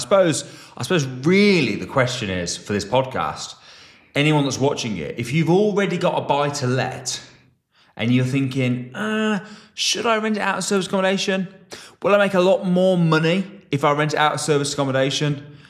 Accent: Pelsall, West Midlands, United Kingdom; the family home that I grew up in was in Warsaw in Pelsall.

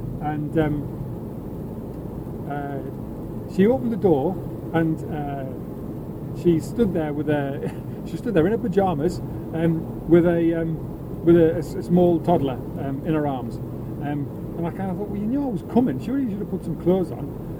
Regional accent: England, United Kingdom; it doesn't really matter how I feel because I'm English.

